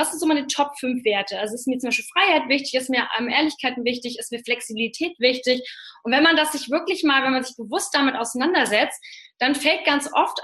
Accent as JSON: {"language": "German", "region": "Hamburg", "country": "Germany", "said": "wollte eigentlich in die klassische Medienwelt als Hamburger Dern"}